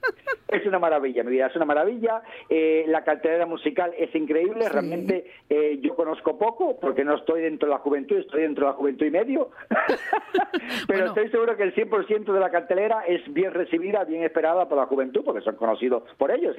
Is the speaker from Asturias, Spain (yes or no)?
yes; Llanera, Asturias, Spain; Es que así somos en Llanera.